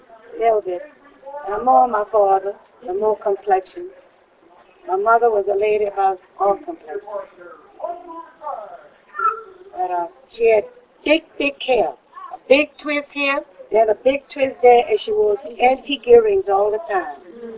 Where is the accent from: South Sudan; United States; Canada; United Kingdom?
United States; New Orleans, Louisiana; born there; I lived there about 4 years, then I came back. I was born here in New Orleans.